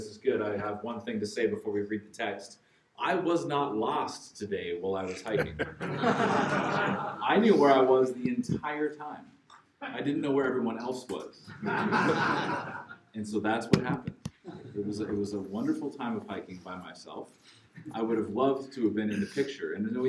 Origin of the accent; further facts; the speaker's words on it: Canada; I am Canadian